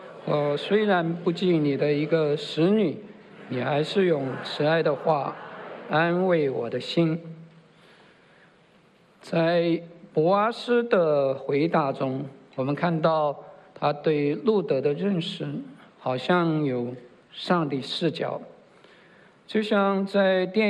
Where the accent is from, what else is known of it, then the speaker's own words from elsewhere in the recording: China; now in United States; 我们从中国来到美国，也是背井离乡的外国人，我们在这里也无亲无故